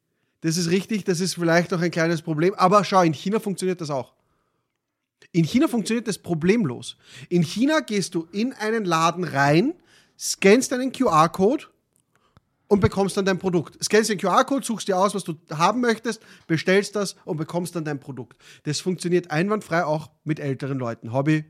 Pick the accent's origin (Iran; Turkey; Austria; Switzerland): Austria